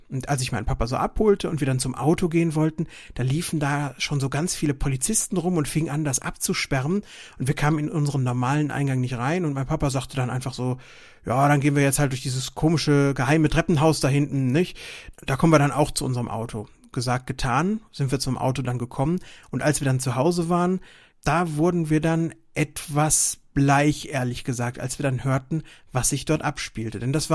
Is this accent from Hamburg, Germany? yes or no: no; Lüdenscheid, North Rhine-Westphalia, Germany; etwas über ein Verbrechen in meiner Heimatstadt Lüdenscheid zu berichten, das sich in meiner Kindheit zugetragen hat.